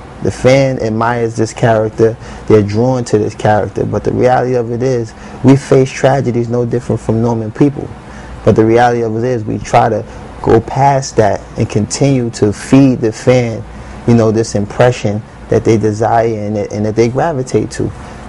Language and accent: English; New York City, New York, United States; You know, I come from New York City. Everything's 24 hours.